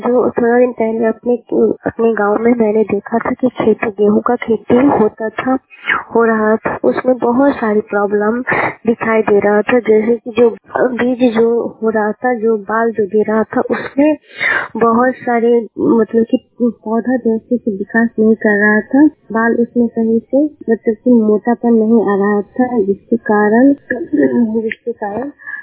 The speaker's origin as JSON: {"language": "Hindi", "town": "Fatehpur", "country": "India", "said": "मैं फतेहपुर गांव से बिलोंग करती हूँ।"}